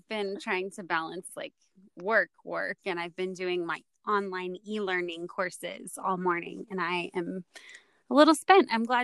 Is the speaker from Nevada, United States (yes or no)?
yes; Nevada, United States; When I first moved here, and I'm from Nevada, so it's not like I have some fancy place to call home